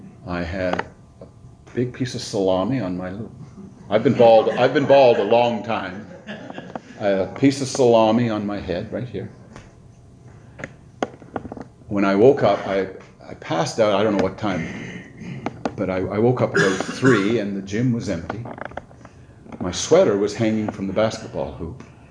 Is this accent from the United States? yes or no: no; Newfoundland and Labrador, Canada; moved away as an adult; I grew up in Newfoundland, far east in this country as you can get.